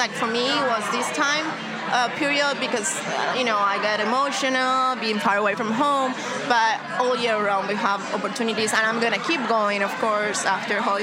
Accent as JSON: {"language": "English", "country": "Argentina", "said": "I'm from Argentina. I'm far away from home."}